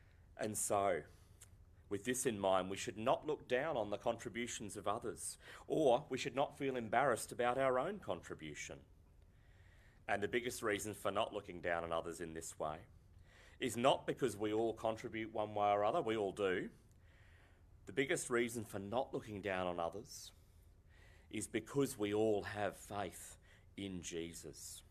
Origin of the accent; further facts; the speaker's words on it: Australia; I am, you are, we are Australian.